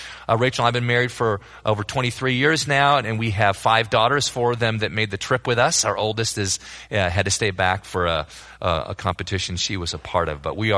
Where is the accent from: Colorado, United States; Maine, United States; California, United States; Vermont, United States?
Colorado, United States; Denver; We come from the Denver area and drove down yesterday, and we'll be heading back this afternoon